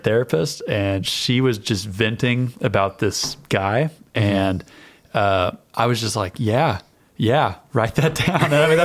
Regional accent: Oklahoma, United States; we're both from Eastern Oklahoma

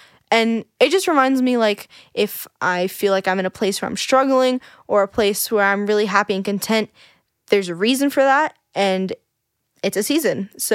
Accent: California, United States; now in Florida, United States; which I'm so grateful for growing up in California, but also really grateful for the move to Florida

